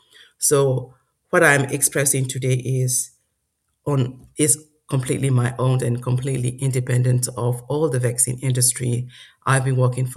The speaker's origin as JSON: {"language": "English", "town": "Yangon", "region": "Yangon Region", "country": "Myanmar", "tie": "born or raised there", "second_language": "English", "said": "I was raised in Rangoon, and when we grown up in, we are staying in resident area for the officials, public officials."}